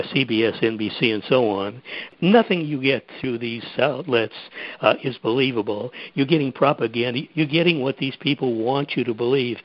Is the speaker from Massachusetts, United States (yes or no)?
yes; Boston, Massachusetts, United States; born there; close to my heart, Ellen, because I was born in Boston, and I know the precise spot where the bombings took place.